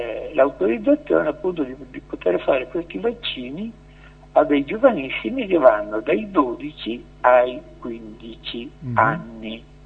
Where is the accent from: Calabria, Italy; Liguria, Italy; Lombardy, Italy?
Lombardy, Italy; Milan; io da milanese